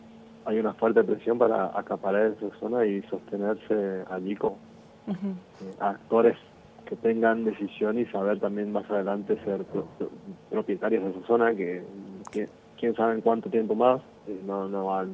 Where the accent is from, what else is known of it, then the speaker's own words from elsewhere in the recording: San Miguel, Corrientes, Argentina; San Miguel, que es de donde yo soy